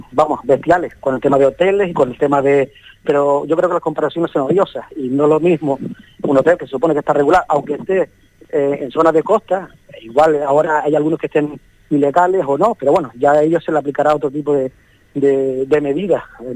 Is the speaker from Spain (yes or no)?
yes; Canary Islands, Spain; yo soy majorero